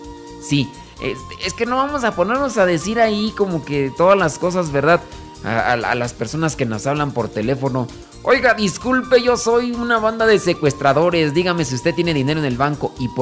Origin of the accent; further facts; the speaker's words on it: Zacazonapan, State of Mexico, Mexico; en el Estado de México nací. Yo soy de Sacazonapa.